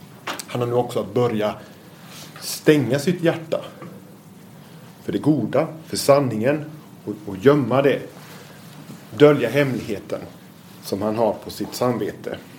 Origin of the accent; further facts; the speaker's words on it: Norway; accent: Norwegian; Ni får ursäkta här min norska accent, men jag har ändå bemödat mig om att ta fram texterna på norsk.